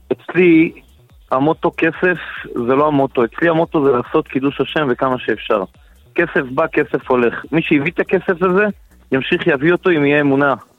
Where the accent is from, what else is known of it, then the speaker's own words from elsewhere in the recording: Bnei Brak, Tel Aviv District, Israel; כולנו היינו ילדים בבני ברק